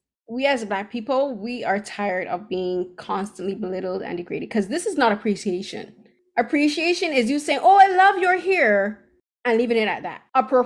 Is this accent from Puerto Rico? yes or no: no; Barbados; I'm from Barbados.